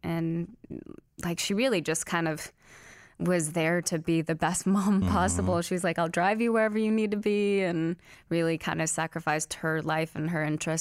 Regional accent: California, United States; also born or lived in Salinas, United States; I was born in Salinas, California. Mm-hmm. I moved around a ton growing up, so I didn't stay in any place too long, mm-hmm. but always California.

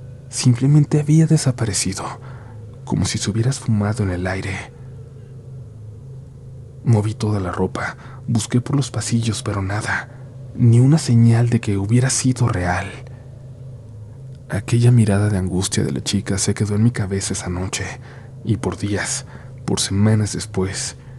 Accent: Córdoba, Veracruz, Mexico; moved away as an adult; now in Mexico City, Mexico; Soy originaria de Córdoba, Veracruz, pero desde el 2010 vivo en la Ciudad de México, en aquel entonces aún llamada Distrito Federal. Desde entonces nos hemos mantenido en constante movimiento, viviendo en diversos barrios de la ciudad, por lo que nos tocó estar algún tiempo en la delegación Iztapalapa.

